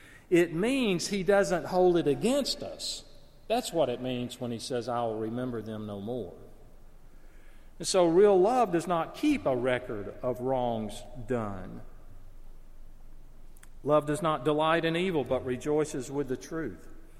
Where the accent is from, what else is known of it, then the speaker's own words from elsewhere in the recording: Alabama, United States; You know, I mean, I was from Alabama. I told you, we were smart.